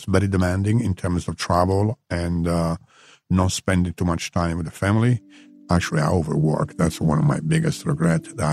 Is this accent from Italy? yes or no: yes; Rome, Lazio, Italy; English is a second language; When I grew up in Rome, I know I left all my friends same age with, you know, smoking a couple of joints here.